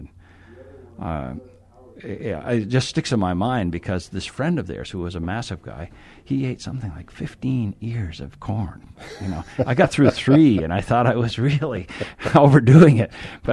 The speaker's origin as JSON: {"language": "English", "country": "United States", "said": "I mean, I am thoroughly American in many respects, and I love my culture."}